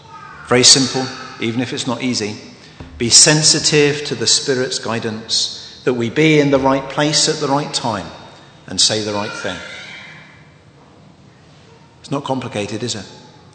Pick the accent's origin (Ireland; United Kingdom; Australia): United Kingdom; But a lot of it was just listening, sharing in the tears, being quite British and buying cups of tea.